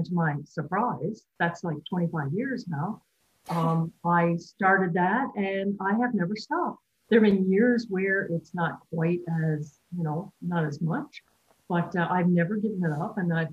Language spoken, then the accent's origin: English; Newfoundland and Labrador, Canada; moved away as an adult; also born or lived in Quebec; Okay, well, I was actually born and raised in Newfoundland. I came to Quebec when I was almost 30.